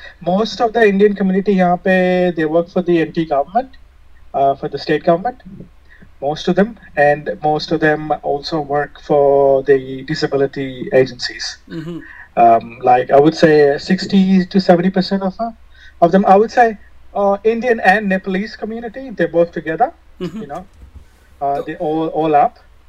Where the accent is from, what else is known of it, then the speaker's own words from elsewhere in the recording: India; Just because they're Indian and I'm Indian, we are like friends.